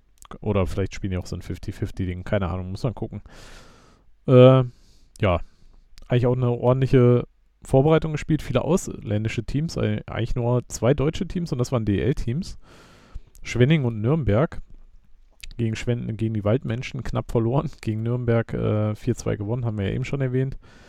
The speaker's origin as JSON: {"language": "German", "town": "Lopik", "region": "Utrecht", "country": "Netherlands", "tie": "born or raised there", "said": "Ach, von meiner Heimat, die kriege ich auch noch hin."}